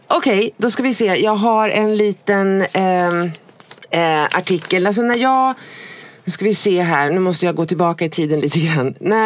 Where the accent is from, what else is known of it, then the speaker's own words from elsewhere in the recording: Eskilstuna, Södermanland, Sweden; I år är det Retuna i Eskilstuna. Vad nu det är. Det är min hemstad, alltså där är jag född.